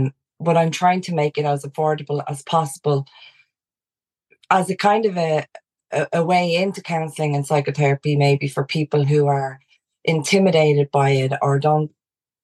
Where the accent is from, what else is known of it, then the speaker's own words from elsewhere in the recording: Dublin, Leinster, Ireland; so I grew up in Dublin in sort of a very working class, background family, five kids. My dad was a bread man.